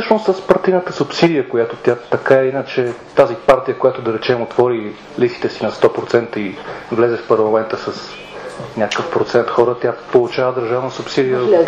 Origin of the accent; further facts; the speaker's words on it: Romania; Bulgarian is a second language; now in Bulgaria; аз като румънец